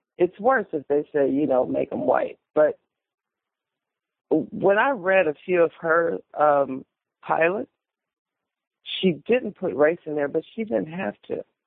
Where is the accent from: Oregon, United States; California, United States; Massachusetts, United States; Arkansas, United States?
California, United States; Compton; I'm a girl from Compton, but I know people are more alike than they are different.